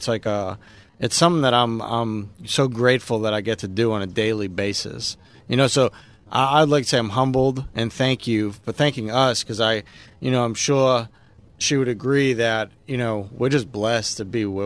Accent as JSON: {"language": "English", "town": "Boston", "region": "Massachusetts", "country": "United States", "said": "we're kind of out in the middle of nowhere, which I like because I'm from Boston."}